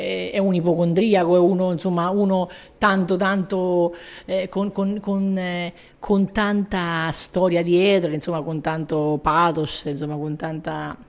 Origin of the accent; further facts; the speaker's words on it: Terni, Umbria, Italy; io sono nata a Terni, proprio Terni, Ternana proprio, tifo per la Ternana, e che vuoi di più, insomma, mangio le ciriole, che sono tipiche delle nostre parti